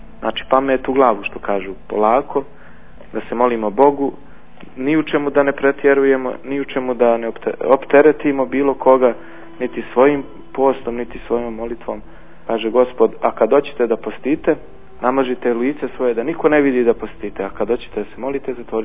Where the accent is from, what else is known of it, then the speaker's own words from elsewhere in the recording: Montenegro; kod nas u Crnoj Gori